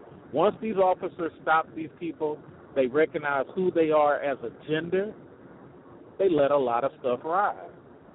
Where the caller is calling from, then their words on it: California, United States; I'm actually in California right now.